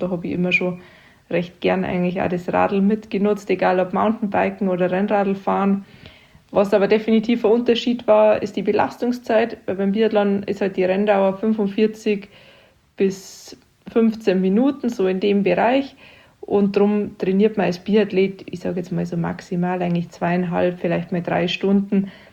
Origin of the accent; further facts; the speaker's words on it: Garmisch-Partenkirchen, Bavaria, Germany; Also ich komme ja aus Garmisch-Partenkirchen, bin da geboren und aufgewachsen und mit 2 Jahren das erste Mal auf Ski gestanden.